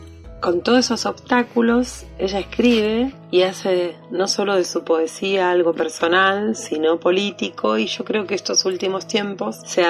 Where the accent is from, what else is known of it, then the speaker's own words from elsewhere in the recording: Rosario, Santa Fe, Argentina; en Rosario, que es justo mi ciudad natal